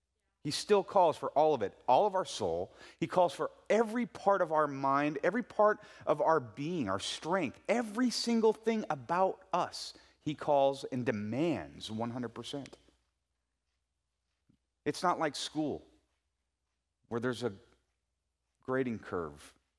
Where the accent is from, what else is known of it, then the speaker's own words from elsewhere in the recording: California, United States; I grew up in California, and so we didn't really have much snow.